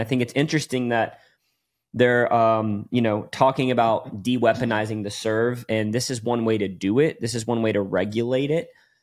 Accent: Texas, United States; I'm like, from Texas. I am from Texas.

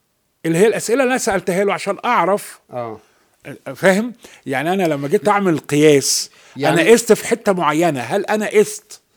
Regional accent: Egypt; طبعا احنا كمصريين بننبسط قوي من الكلام ده.

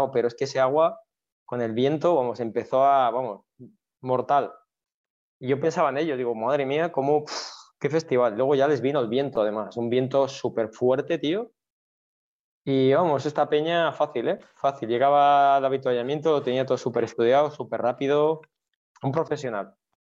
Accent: Benicàssim, Valencian Community, Spain; porque soy de Benicassin, ¿qué voy a pedir?

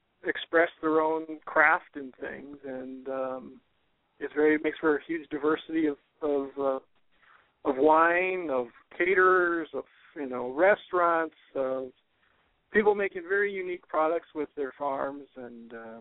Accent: Milwaukee, Wisconsin, United States; also born or lived in Chicago / Philadelphia / upstate New York; I come from Milwaukee, Wisconsin, of all places.

